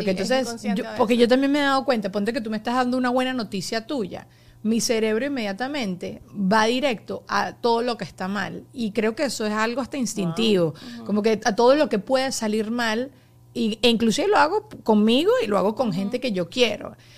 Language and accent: Spanish; Venezuela; cambió la radio en mi país